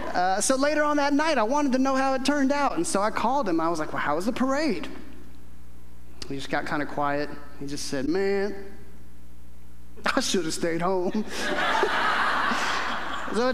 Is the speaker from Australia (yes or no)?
no; Houston, Texas, United States; My older brother and I, we grew up in and around the Houston area.